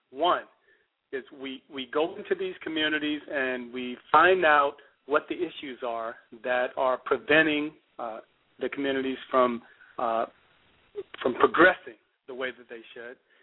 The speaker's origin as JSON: {"language": "English", "region": "Alabama", "country": "United States", "tie": "born there", "moved": "as an adult", "lives_now": "Florida, United States", "said": "Well, listen, I'm not originally from the state of Florida. I was born in Alabama. I went to school at Auburn University and moved down to South Florida in 1999."}